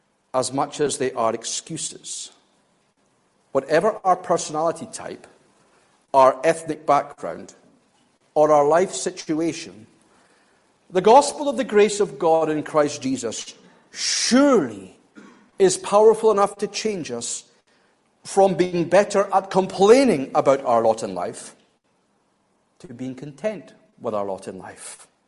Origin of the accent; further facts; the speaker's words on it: Scotland, United Kingdom; well, I'm Scottish. That's who we are.